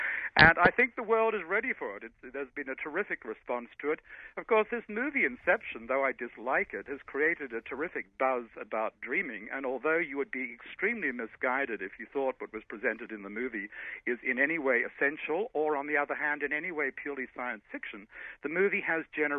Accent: Australia; born there; As you can hear, I come from somewhere else. I was born in Australia

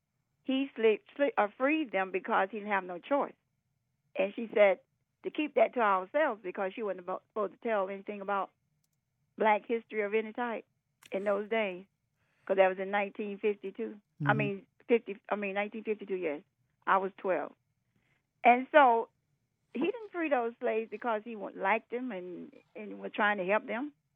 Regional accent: Florida, United States; Well, Lincoln was told to us in the sixth grade, I'm from Florida

